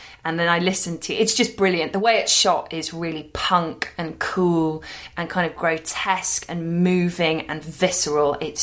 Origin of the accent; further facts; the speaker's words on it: London, United Kingdom; We were both two kids growing up in London.